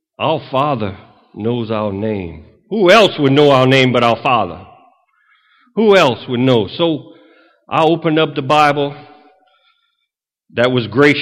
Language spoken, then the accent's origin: English; Kaplan, Louisiana, United States; I'm from Kaplan.